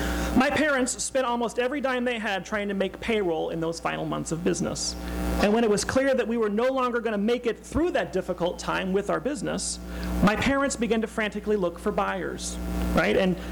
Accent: Louisiana, United States; I grew up in Louisiana. That's me. That explains the camouflage shirts.

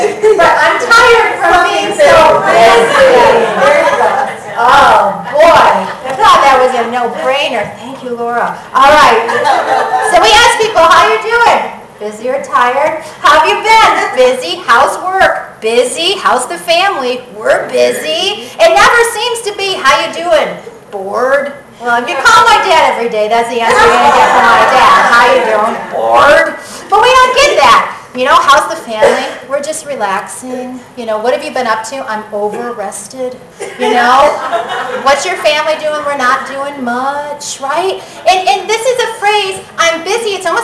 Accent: Buffalo, New York, United States; Or I guess me, I'm from Buffalo.

